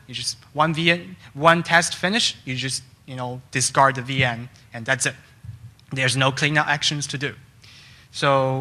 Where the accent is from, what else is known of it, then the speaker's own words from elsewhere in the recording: Toronto, Ontario, Canada; Hi everyone … I'm from Toronto.